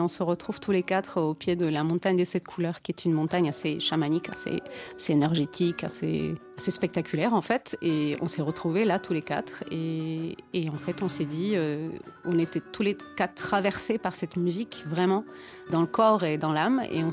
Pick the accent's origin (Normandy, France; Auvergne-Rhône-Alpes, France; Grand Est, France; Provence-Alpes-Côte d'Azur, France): Provence-Alpes-Côte d'Azur, France; Marseille; born there; also born or lived in Buenos Aires; Et je suis née à Marseille. Et en fait, pendant la démocratie, dans 83-84, l'année où la démocratie est arrivée en Argentine, on est rentré à Buenos Aires et après on est revenu.